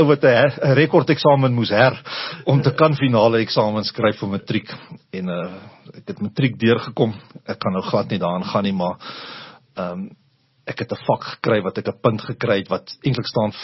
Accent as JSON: {"language": "Afrikaans", "region": "Eastern Cape", "country": "South Africa", "tie": "born there", "said": "Groot geword, of sal ek sê, gebore in 'n spoorwegfamilie in, wat in die Ooskaap uitkom."}